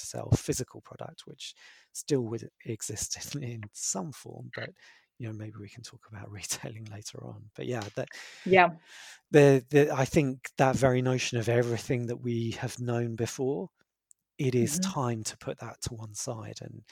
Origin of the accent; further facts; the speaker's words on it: London, United Kingdom; So I grew up in London, northwest London. I now live in southwest London, so yeah, south of the River Rules.